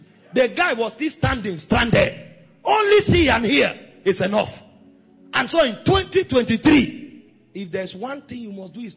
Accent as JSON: {"language": "English", "town": "Makurdi", "region": "Benue", "country": "Nigeria", "said": "I'm coming from Makurdi. We pay 1 million per year. Where I'm coming from, they pay 1 million per year."}